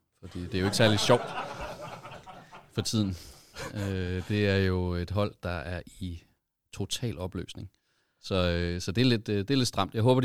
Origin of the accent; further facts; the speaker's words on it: Dronninglund, North Denmark Region, Denmark; Jeg voksede op i Dronninglund, så den ligger sådan lidt nord for Aalborg